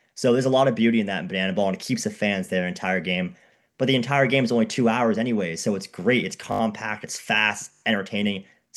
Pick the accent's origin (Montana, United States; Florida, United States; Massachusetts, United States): Massachusetts, United States; Boston; and I'm from the Boston area